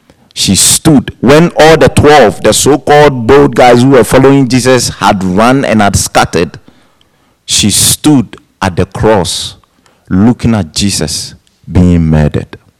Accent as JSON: {"language": "English", "country": "Ghana", "tie": "born or raised there", "lives_now": "United States", "said": "When I was growing up in Ghana, it wasn't like that. You have to pay for your education."}